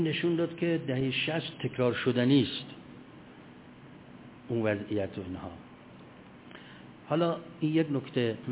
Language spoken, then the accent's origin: Persian; Mashhad, Razavi Khorasan, Iran; ما که مشهدیم اصلا خیلی نمیدونستیم